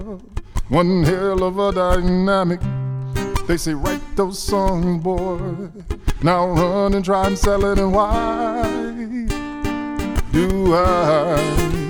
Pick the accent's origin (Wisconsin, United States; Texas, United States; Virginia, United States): Wisconsin, United States; Madison; also born or lived in Seattle / New York; Brought it back home to Wisconsin, to Madison. And then I came back from Seattle for about 5 years and started the soul rap movement.